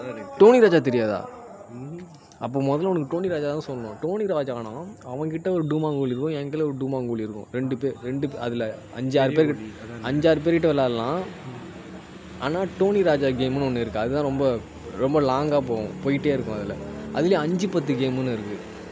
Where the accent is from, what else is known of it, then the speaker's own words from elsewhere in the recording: Chennai, Tamil Nadu, India; ஆனால் இவரும் மெட்ராஸ் தான், நானும் மெட்ராஸ் தான்.